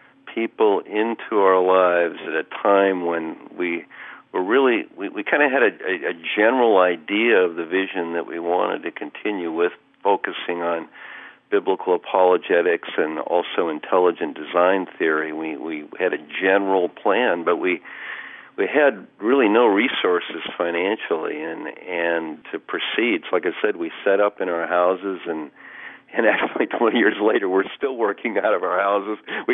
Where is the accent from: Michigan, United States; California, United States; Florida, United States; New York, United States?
California, United States; Chula Vista; also born or lived in San Diego; Yeah, I'm as California as you can get. I was born in San Diego and grew up there, and that's about, actually, Chula Vista, which is even farther south than San Diego